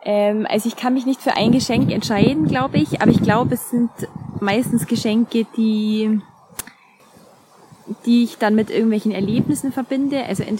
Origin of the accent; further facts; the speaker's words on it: Kaufbeuren, Bavaria, Germany; now in Munich, Germany; ich komme aus Kaufbeuren im Allgäu, wie die Dani auch, meine Interviewerin. Und ich studiere gerade in München, studiere aber da schon seit 7 Jahren mittlerweile oder 6 Jahren